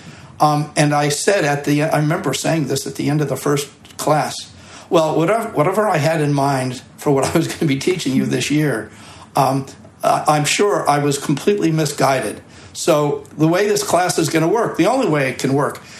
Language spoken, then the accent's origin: English; East Coast, United States; I was from the East Coast. I came in with a suit on